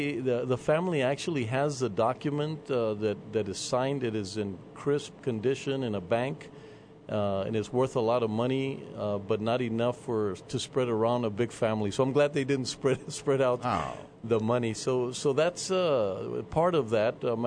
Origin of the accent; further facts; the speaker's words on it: El Paso, Texas, United States; El Paso. Born and raised, the youngest of nine, and all of us but the first with midwives